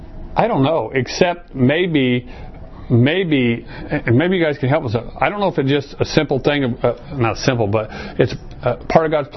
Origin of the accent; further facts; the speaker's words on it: Arizona, United States; and I grew up here in Arizona, and so in Arizona, a lot of those things just really. I'm kind of glad to be here in Arizona.